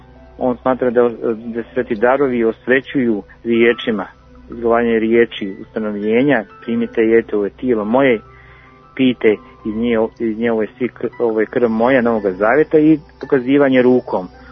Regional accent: Montenegro; poznato je da kod nas u Crnoj Gori

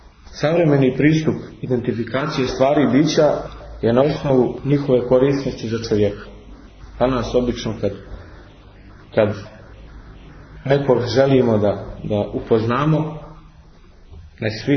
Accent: Montenegro

